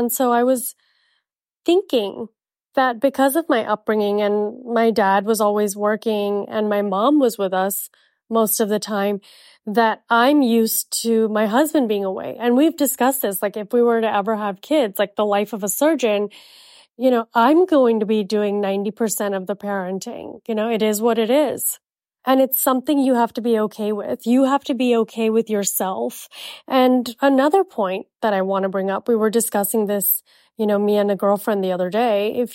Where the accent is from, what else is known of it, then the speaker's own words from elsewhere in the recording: Jakarta, Indonesia; also born or lived in India; I was born in India and I was raised in Jakarta, Indonesia. We're very British at home, meaning my upbringing was very British and I went to a British school.